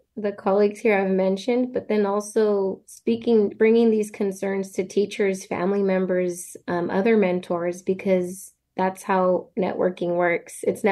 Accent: Santa Maria, California, United States; I am not from Lompoc and did not grow up in Lompoc. I grew up in Santa Maria

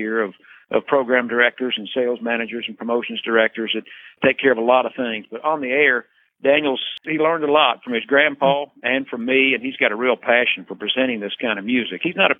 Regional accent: Middletown, Ohio, United States; I grew up there in Middletown

